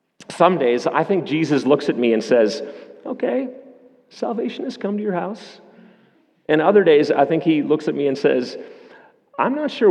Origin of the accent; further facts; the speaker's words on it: Canada; As a Canadian, I'd be more inclined to say there's room for growth.